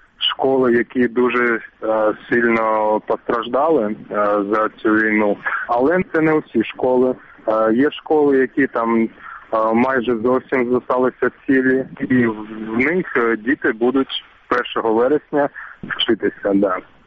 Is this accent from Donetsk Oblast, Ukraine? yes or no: yes; Donetsk, Donetsk Oblast, Ukraine; moved away as an adult; бо я сам з Донецька, я був проукраїнським активістом.